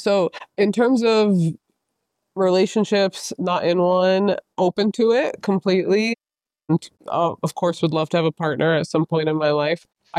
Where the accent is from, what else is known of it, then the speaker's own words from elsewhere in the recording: St. Petersburg, Florida, United States; I was born in St. Pete, grew up between St. Pete and Tampa. So I've been in the Tampa Bay area my entire life.